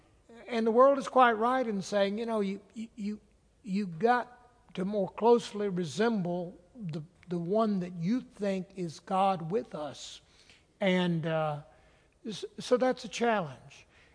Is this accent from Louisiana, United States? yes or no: no; South Carolina, United States; I'm from South Carolina, as I said, but I think one of the gifts of being a Southerner is that you've spent so much of your life hearing people lie about race.